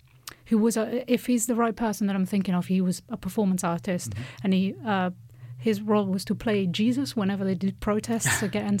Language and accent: English; Italy; in my experience as a girl growing up in Catholic Italy, we were certainly never encouraged to use condoms